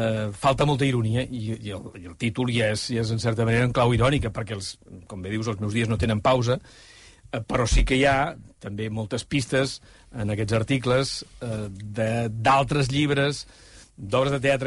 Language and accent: Catalan; Reus, Catalonia, Spain; vaig arribar, tenem el vermut de Reus. Dic, coño, pues, si jo vinc d'allà i no...